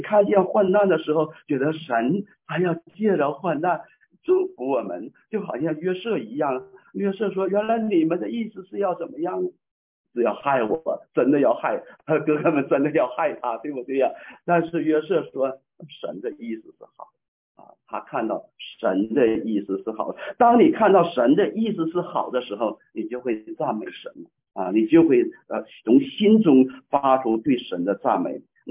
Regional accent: Northeast China, China; 我们东北人小时候我小时候都是父母嚼完了食物塞到小婴孩的口里边哈。

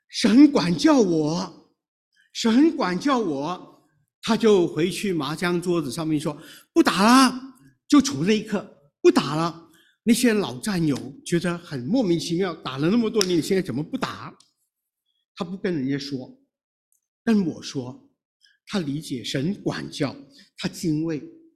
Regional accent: China; 就是我们中国人求占问卜的那个一反一正的那个叫圣杯啊

